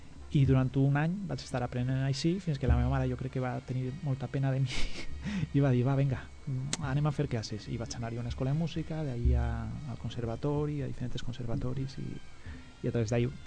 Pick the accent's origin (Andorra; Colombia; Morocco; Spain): Spain; Santander, Cantabria; Catalan is a second language; Jo sóc de Santander, el meu cor està entre Santander i Somo, que és un poble de platja